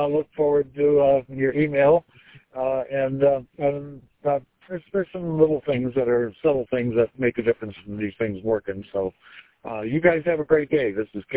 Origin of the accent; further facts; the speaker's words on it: Howell, United States; I'm in Howell area. Well, actually, I'm in my car, but I'm from Howell.